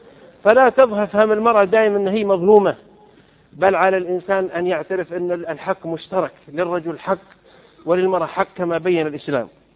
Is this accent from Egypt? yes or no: no; south, Saudi Arabia; أنا وأنا صغير في الجنوب، أنا من قبائل الجنوب